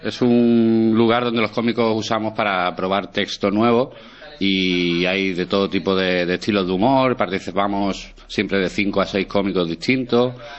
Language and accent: Spanish; Andalusia, Spain; now in Alcoy, Spain; Soy un poco un andaluz muy raro